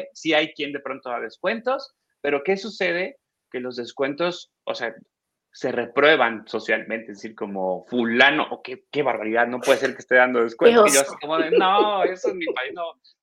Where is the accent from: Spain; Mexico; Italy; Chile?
Mexico; Yo sé que hay un gran conjunto de leyes en mi país que son letra muerta. No quiero obviar el contexto en el que vivimos a nivel legal en México